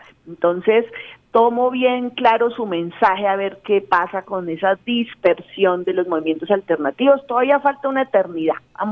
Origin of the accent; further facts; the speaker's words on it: Bogotá, Colombia; Pero yo soy una cachaca encargada del interior.